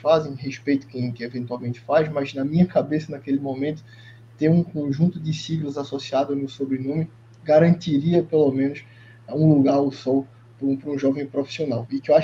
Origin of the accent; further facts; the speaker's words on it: Pernambuco, Brazil; moved away as an adult; eu sou pernambucano, que estou no Amazonas já há cerca de 10 anos aproximadamente